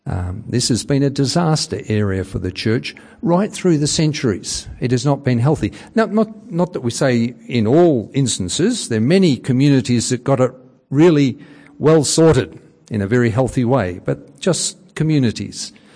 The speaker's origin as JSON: {"language": "English", "town": "Forest Hill", "region": "Victoria", "country": "Australia", "tie": "born or raised there", "also_born_or_lived": "Ringwood", "said": "born in Ringwood Private Hospital when it was down there near where Eastland is, and as a preschooler went to Ringwood Uniting before we moved to Forest Hill"}